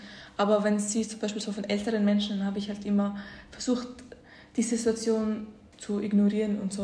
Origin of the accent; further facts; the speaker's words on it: Syria; German is a second language; now in Austria; Ich komme aus Syrien und meine Familie und ich leben schon 9 Jahre in Österreich.